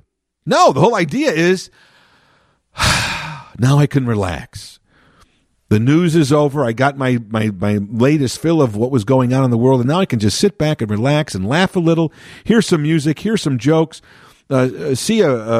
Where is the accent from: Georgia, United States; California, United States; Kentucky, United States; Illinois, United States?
Illinois, United States; Chicago; I have always been interested in politics as a young kid growing up in Chicago during the first Mayor Daley's reign, even though he died in 1976.